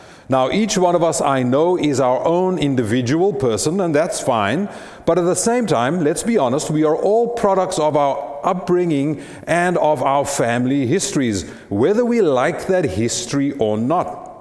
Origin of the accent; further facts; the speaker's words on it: South Africa; I tell you that I am a South African of mixed race origin